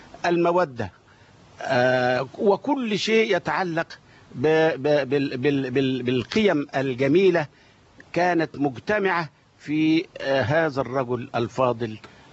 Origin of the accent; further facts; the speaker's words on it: Kafr Atla Salama, Sharqia Governorate, Egypt; في قريتي، قرية كفر عطلة سلامة مركز زقازيق محافظة الشرقية.